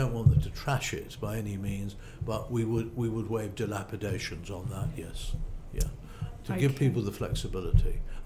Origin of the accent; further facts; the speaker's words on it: London, United Kingdom; I'm a Londoner. For me, I like London at the weekends.